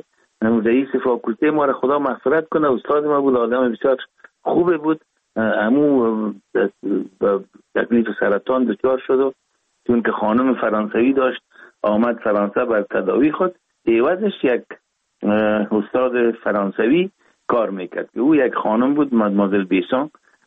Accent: Kabul, Afghanistan; born there; ما 4 دی 1316 در نوابات دی افغانان کابل تولد شدیم

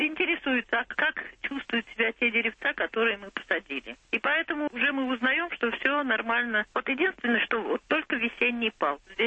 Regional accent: Urals, Russia; я сама родом с Урала, и мы там восстанавливали лес, потому что там промышленная вырубка леса идет.

